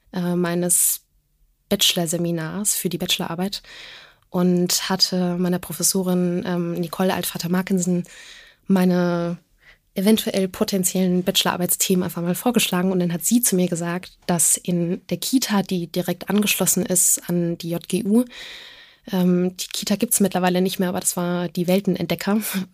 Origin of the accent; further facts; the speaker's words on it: Frankfurt, Hesse, Germany; born there; ich bin gebürtige Frankfurterin und habe am Goethe-Gymnasium in Frankfurt an der Messe mein Abi gemacht.